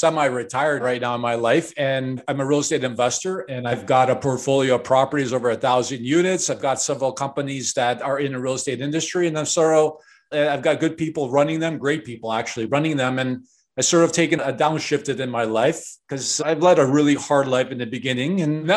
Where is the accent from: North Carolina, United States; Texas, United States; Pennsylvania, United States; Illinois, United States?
Illinois, United States; Chicago; I was brought up and raised in Chicago, and we lived in this one-bedroom apartment, the whole family, my younger brother, and myself.